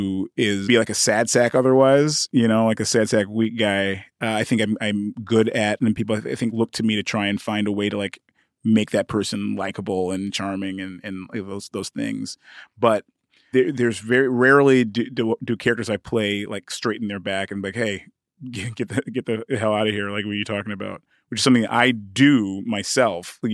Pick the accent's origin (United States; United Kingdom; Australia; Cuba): United Kingdom; when I was using my American accent, that was me trying to fit in. And so then when I was talking to her and everybody's like, wow, you know, like she was like the only one who really knew that I was British